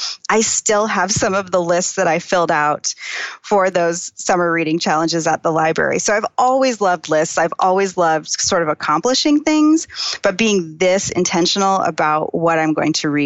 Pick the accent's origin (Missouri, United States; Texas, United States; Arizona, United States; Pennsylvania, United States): Arizona, United States; Phoenix; born or raised there